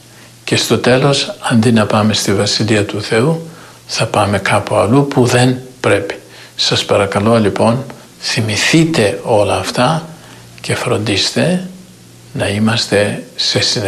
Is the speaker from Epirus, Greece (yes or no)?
yes; Makrykampos, Epirus, Greece; είμαι στην Ελλάδα και σήμερα είμαι στο χωριό μου, στο Μακρύκαμπο Λεπιανών Άρτης.